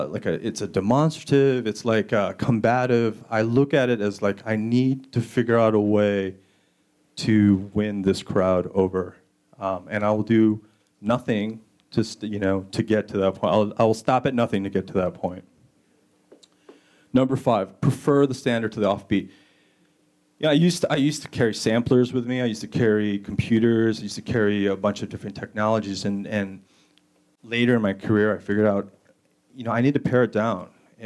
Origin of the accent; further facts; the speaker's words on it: Flint, Michigan, United States; This is actually me in my hometown of Flint, Michigan.